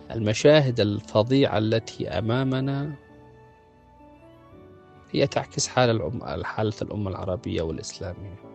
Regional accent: Yemen; يعني أنا عندما أتكلم وأنا يمني أحمد الله وأرفع رأسي أمام الناس جميعا

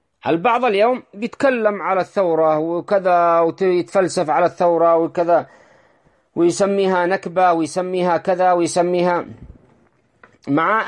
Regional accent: Yemen; نفس ما يحدث عندنا في اليمن، واجهوا بعدوان وحصار وإلى آخره

